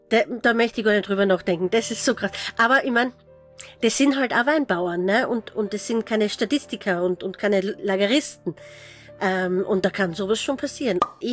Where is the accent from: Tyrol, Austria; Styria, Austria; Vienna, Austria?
Styria, Austria